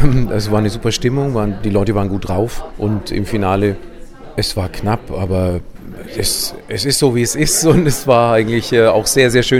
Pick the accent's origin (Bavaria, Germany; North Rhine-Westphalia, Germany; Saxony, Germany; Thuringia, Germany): Bavaria, Germany; Schwabach; in Schwabach war, wo ich herkomme und die Hälfte des Publikums kannte ich persönlich.